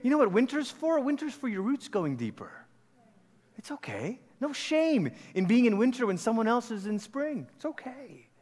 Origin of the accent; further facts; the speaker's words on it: Malaysia; moved away as an adult; Malaysia's where I'm from. I grew up there. We lived in Oregon for 3 years in my middle school years, went back to Malaysia, and I finished out my high school years, and then I came to a college from Malaysia. And this was, you know, 1996